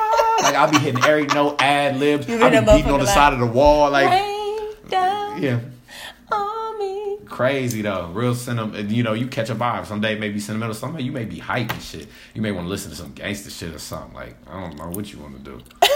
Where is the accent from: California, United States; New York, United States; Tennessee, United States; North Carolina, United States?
California, United States; Compton; Like growing up in Compton, I grew up in a park called Richland Farms